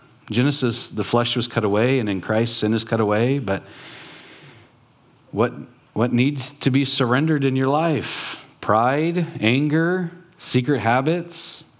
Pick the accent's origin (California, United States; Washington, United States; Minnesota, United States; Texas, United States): California, United States; born there; also born or lived in Oregon; I came from Oregon, which was true. I was born in California. We stopped in Oregon and then we went over.